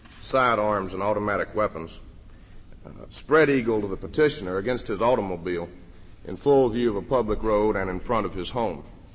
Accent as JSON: {"language": "English", "town": "Atlanta", "region": "Georgia", "country": "United States", "said": "I'm from Atlanta, Georgia"}